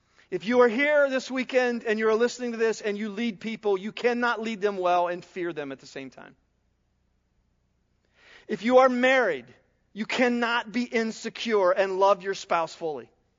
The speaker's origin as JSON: {"language": "English", "region": "Ohio", "country": "United States", "tie": "born or raised there", "said": "I was coming over Statens Bridge Road in my hometown, and it was September 17th, 1979, and there had been a severe flood in our area, and Muskingum River was flooded over its banks."}